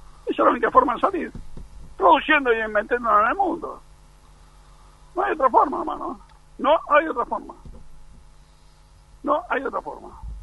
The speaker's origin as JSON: {"language": "Spanish", "region": "Buenos Aires", "country": "Argentina", "tie": "born there", "said": "yo con 81 años vivo, nací acá en Villa Crespo."}